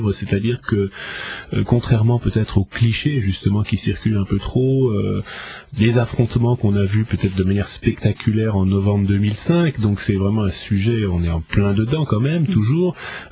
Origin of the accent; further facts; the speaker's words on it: New York, United States; moved away; mon père est américain, et donc j'ai cette double nationalité par mon père, et j'ai vécu mon enfance à New York, et du côté de ma mère, une famille lyonnaise, donc restée en France